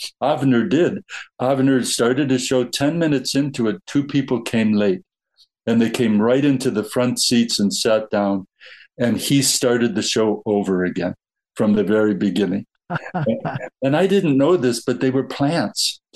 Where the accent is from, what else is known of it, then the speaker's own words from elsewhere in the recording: Cleveland, Ohio, United States; I'm from County Cleveland in Ohio. I've never been to Ireland, believe it or not, but I am flying to Dublin September 1st.